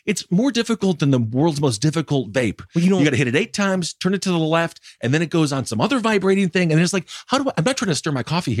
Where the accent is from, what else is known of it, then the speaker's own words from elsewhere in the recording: United States; But I'm an American.